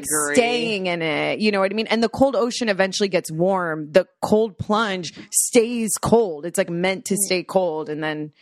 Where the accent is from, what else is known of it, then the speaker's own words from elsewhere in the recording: Florida, United States; I am not a cold plunge. I'm from Florida.